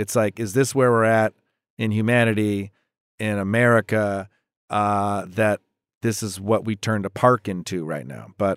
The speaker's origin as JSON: {"language": "English", "region": "Michigan", "country": "United States", "tie": "born or raised there", "said": "It's because you just don't have this growing up in Michigan. I could never relate to what this was."}